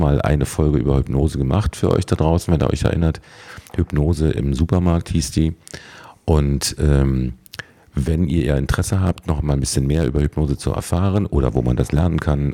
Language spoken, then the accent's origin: German; Berlin, Germany; ich bin ja Berliner und das ist ja eigentlich auch im Norden